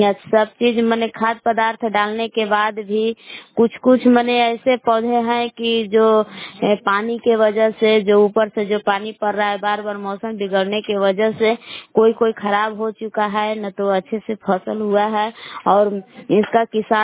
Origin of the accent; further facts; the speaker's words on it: Belaon, Bihar, India; मैं बिलाव के निवासी हूँ